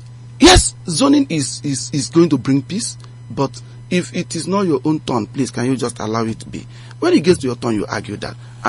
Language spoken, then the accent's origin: English; Enugu State, Nigeria; Meanwhile, I'm from Ogbo area.